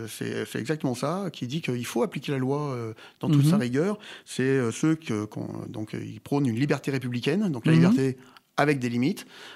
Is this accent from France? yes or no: yes; France; On est français